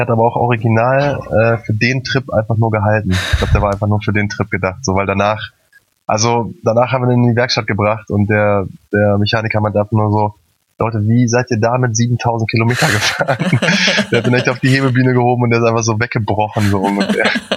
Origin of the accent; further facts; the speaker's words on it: Münster, North Rhine-Westphalia, Germany; moved away as an adult; Also ich komme aus Münster, gebürtig. Und habe da mein Leben gelebt, irgendwie bis bis ich 25 war.